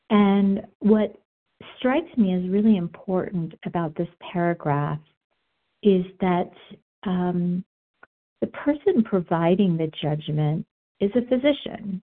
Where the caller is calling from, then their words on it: Denver, Colorado, United States; I'm calling from Denver.